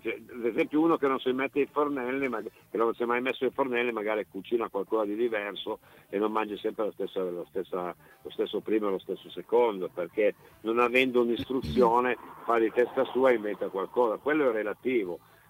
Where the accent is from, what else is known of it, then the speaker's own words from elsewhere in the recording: Piedmont, Italy; Ma io sono piemontese, quindi essendo piemontese per me ci sta il bianco nero del Granate